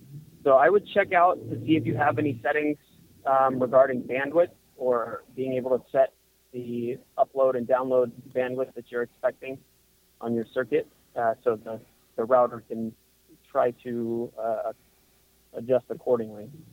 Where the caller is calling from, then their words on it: Fremont, California, United States; I'm from Fremont, California